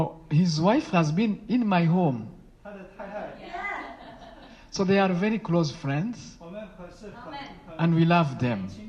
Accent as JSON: {"language": "English", "country": "Burundi", "second_language": "English", "said": "I come from Burundi myself, in Central Africa. Very small country. With 12 million of people only."}